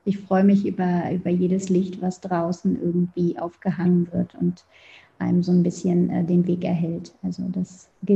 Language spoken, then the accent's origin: German; North Rhine-Westphalia, Germany; Ich komme aus der Nähe von Köln, da ist es sehr katholisch.